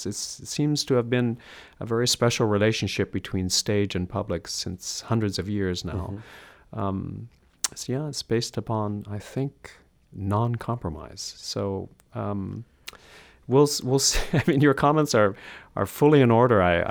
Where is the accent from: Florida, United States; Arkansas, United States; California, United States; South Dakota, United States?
California, United States; Coming from North America, being an American myself, growing up on the West Coast, we in Northern California think that, you know, we've experienced everything